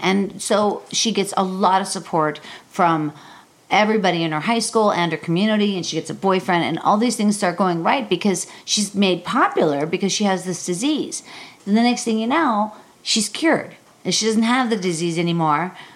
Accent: Pittsburgh, Pennsylvania, United States; That's funny. I'm from Pittsburgh, you know, and I know it's a very long state.

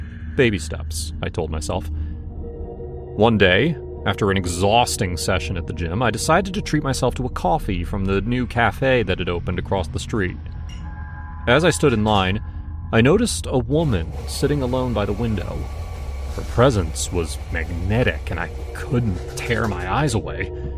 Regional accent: United Kingdom; Back home in the UK, I am a fortress of caution. My hometown is rough, the kind of place where you don't make eye contact at the bus stop.

